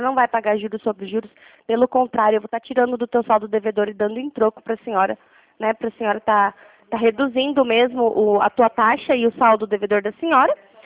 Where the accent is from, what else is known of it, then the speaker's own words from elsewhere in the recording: Iguape, São Paulo, Brazil; Eu sou de Iguape, conhece?